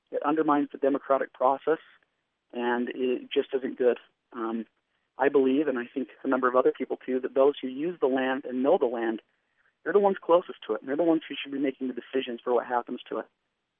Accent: Bountiful, Utah, United States; I'm from Bountiful, Utah.

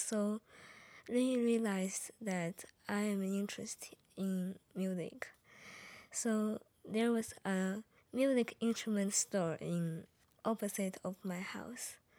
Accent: Shenzhen, Guangdong, China; now in United States; I come from China, Shenzhen.

